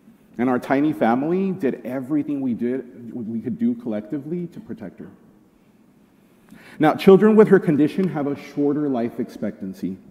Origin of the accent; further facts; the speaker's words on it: El Paso, Texas, United States; As some of you know, I grew up in Far West Texas. That's the part of Texas that's more Mexico than Texas.